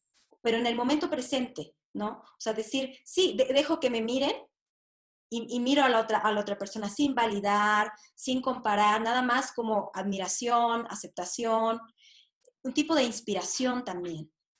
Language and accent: Spanish; Oaxaca, Mexico; Yo crecí en el Istmo de Tehuantepec, donde hay como un matriarcado, ¿no?